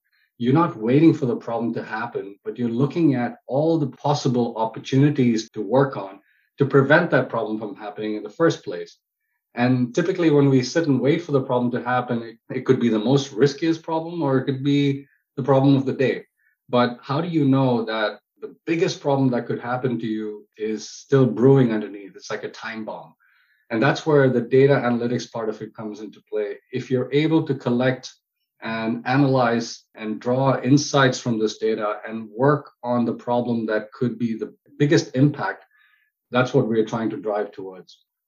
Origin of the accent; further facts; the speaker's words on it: South India, India; Well, you know, I'm Indian, so I'm very biased to my cuisine. And being in India, I'm from the southern part of India.